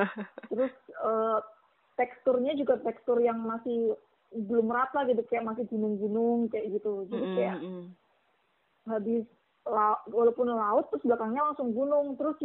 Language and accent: Indonesian; Semarang, Central Java, Indonesia; also born or lived in Jakarta; now in North Maluku, Indonesia; kalau aku dari kecil tuh kan tinggalnya di Semarang, terus kuliahnya di Jakarta. Jadi beneran yang melulu kota kayak gitu. Terus sekarang tinggalnya di Maluku Utara